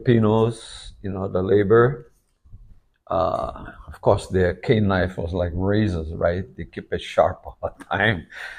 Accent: Haliimaile, Hawaii, United States; was born at Puunene Hospital on Hanson Road in 1951, February 23rd. And I grew up in Haile Mai'li, my pineapple plantation. And it's a really good place to grow up, you know.

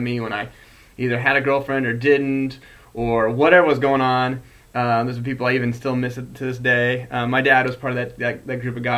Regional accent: Illinois, United States; also born or lived in Tucson; I was born in Tucson, Arizona, and do not remember living there as it was about a year and a half of my life. And then I lived in Illinois in the country doing cows and insects

